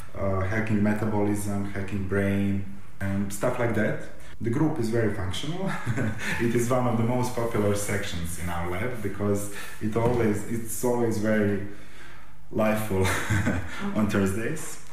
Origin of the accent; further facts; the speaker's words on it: Dubrovnik, Dubrovnik-Neretva County, Croatia; English is a second language; now in Zagreb, Croatia; I'm from Dubrovnik. I live in Zagreb.